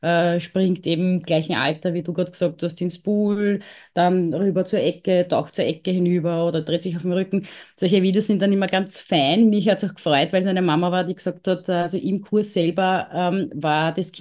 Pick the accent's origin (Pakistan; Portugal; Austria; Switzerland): Austria; Lower Austria; wir bei uns in Niederösterreich ganz stark.